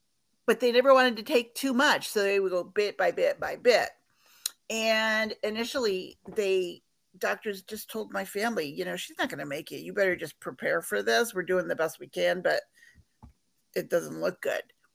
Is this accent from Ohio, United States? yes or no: yes; Ohio, United States; I grew up in Ohio.